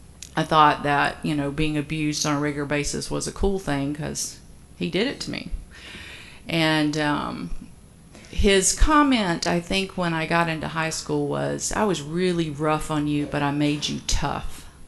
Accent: Atlanta, Georgia, United States; So I am one of the originals still here in Atlanta.

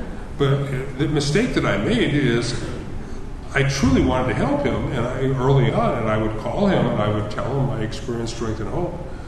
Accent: Ireland; I'm Irish.

